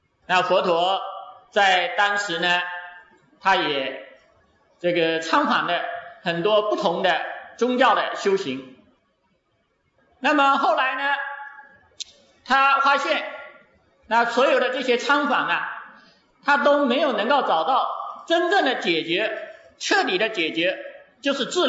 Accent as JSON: {"language": "Chinese", "country": "China", "said": "那么作为我们中国人在介绍西方心理学的同时啊，其实我们应该要能够认识到在我们东方的这个文化中"}